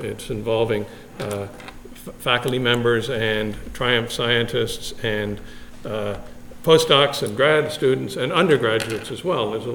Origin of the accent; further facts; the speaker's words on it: Canada; particularly as a Canadian coming to Triumph